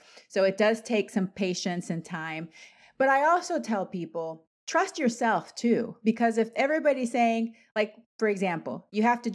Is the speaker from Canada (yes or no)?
no; Panama; I'm Latin American. I'm Panamanian